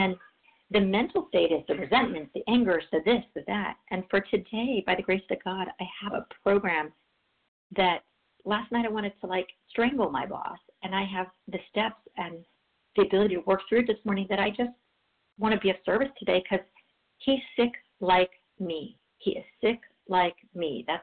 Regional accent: Los Angeles, California, United States; from Los Angeles, recovering, getting recovered in this program.

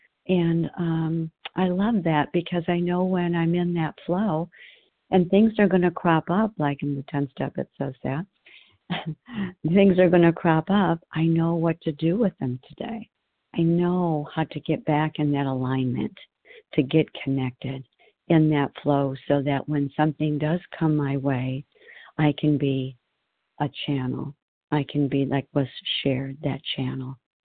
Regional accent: Arizona, United States; from Arizona.

